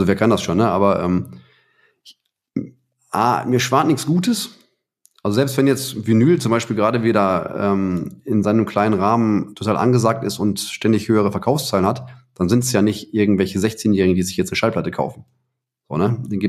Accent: Heiligenhaus, North Rhine-Westphalia, Germany; Ich bin in Heiligenhorst aufgewachsen, ne, am Rand vom Ruhrgebiet.

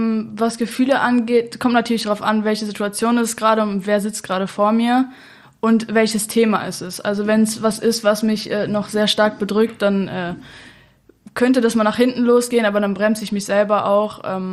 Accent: Düsseldorf, North Rhine-Westphalia, Germany; born there; now in Münster, Germany; Ich bin 22 Jahre, komme gebürtig aus Düsseldorf und studiere in Münster Ökotrophologie.

